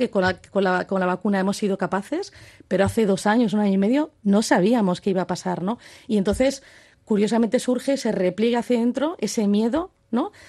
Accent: Spain; A mí me parece inaceptable y vergonzoso como europea, ¿no? No solo como española, sino como europea

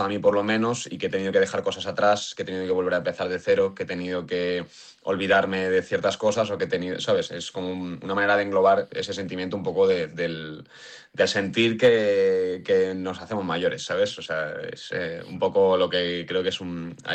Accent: Segovia, Castile and León, Spain; Para mí Madrid es como casa. Yo soy de Segovia, pero Madrid es como mi casa.

